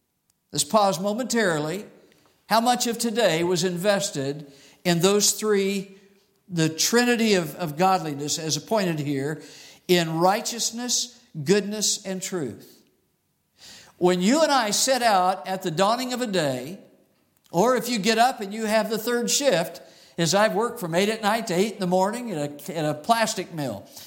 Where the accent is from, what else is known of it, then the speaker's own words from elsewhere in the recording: Arizona, United States; I grew up in Arizona, they have a lot of pyrite around Arizona